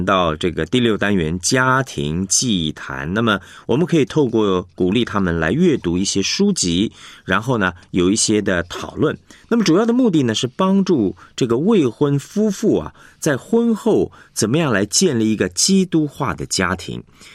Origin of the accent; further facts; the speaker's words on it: China; 那么在过去的生活中，夫妻的角色是固定的，那我们中国人这种男主外女主内